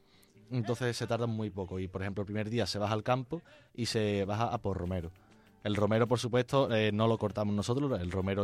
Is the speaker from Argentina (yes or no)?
no; El Campillo, Spain; y de verdad que no es porque sea mi pueblo y no es por fardar, que la romería del Campillo, mi pueblo